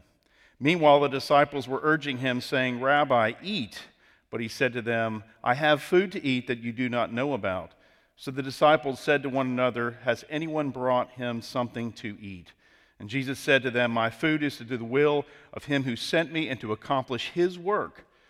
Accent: Florida, United States; I'm originally from South Florida, just outside of Palm Beach County

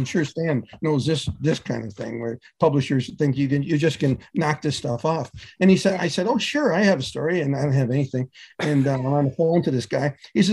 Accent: Niagara Falls, New York, United States; I had worked on a novel set in my hometown of Niagara Falls, New York, for many years, set in the 60s, coming of age story.

